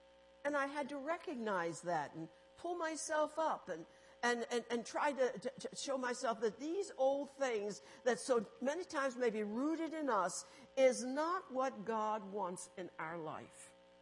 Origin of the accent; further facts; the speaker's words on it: United States; Because as an American, they're a threat to us now.